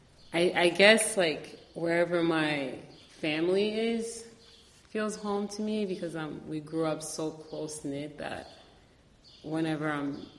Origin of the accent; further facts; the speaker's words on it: Hudson, New York, United States; also born or lived in Paris / Long Island; I would consider Hudson a home for sure. I think I've been, like, I was born in Paris, and then we moved to Long Island, and then we moved to Hudson, and then I moved to back to the city, and I lived in multiple boroughs there.